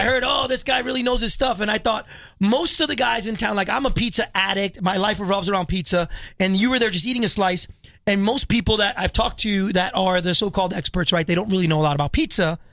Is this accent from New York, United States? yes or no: yes; New York, United States; now in Las Vegas, United States; I was working on the Strip, and I'm like, you know, I came from New York